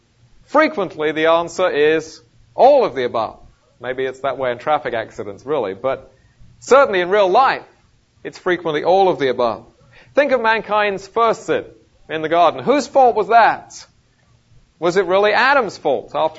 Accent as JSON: {"language": "English", "region": "England", "country": "United Kingdom", "tie": "born or raised there", "said": "so growing up in England, we didn't get to see it every week."}